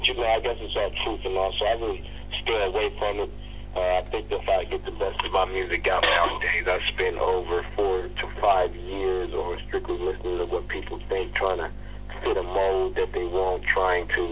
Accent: Compton, California, United States; I'm from Compton, man. I barely just started one in New York.

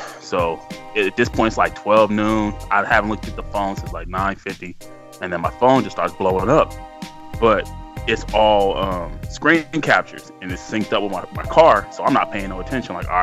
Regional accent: Los Angeles, California, United States; he's been such a part of my life growing up in Los Angeles that it's almost like a distant cousin.

